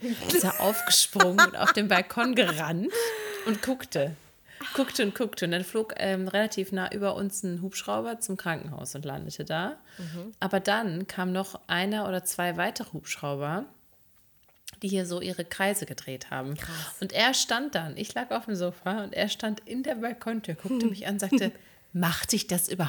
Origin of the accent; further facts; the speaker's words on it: Kalletal, North Rhine-Westphalia, Germany; Ich musste wegen eines sehr traurigen Anlasses in meine Heimat fahren und hatte ein, wie ich gerne sage, Appointment um 13.30 Uhr. Musste ich im Kalletal